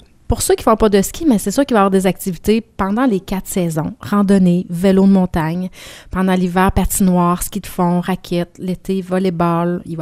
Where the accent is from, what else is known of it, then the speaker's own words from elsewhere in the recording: Quebec, Canada; Nous autres, les petits Québécois, ben, on est comme plus ou moins habitués à ça.